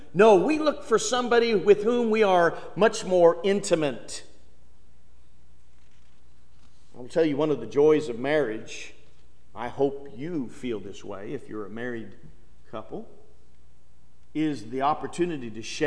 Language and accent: English; Illinois, United States; She was from Florida, or from California, and I was from Illinois.